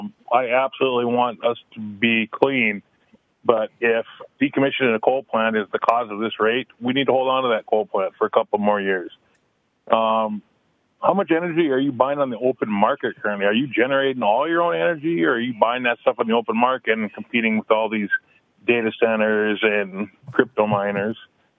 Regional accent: Grand Forks, North Dakota, United States; and I'm from Grand Forks.

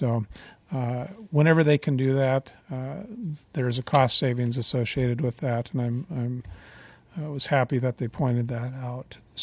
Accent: Norway; accent: Norwegian; English is a second language; It doesn't work well with my Norwegian accent, apparently.

